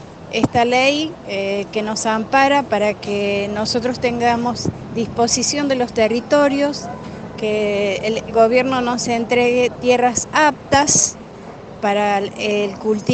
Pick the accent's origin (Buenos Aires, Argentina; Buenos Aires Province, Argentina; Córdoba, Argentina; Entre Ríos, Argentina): Córdoba, Argentina; San Marcos Sierra; Yo soy de San Marcos Sierra, provincia de Córdoba